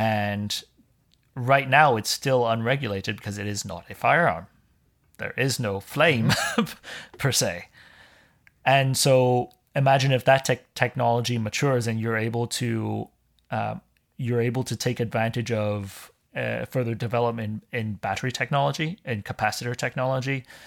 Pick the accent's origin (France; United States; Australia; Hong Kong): Hong Kong; I'm ethnically, I'm Chinese. I grew up over in Hong Kong. I grew up in the culture. My family, you know, we're Southern Chinese.